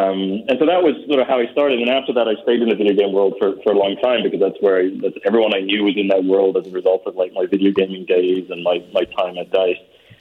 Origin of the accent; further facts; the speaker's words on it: England, United Kingdom; also born or lived in Manchester; I grew up in England. I went to a university in Manchester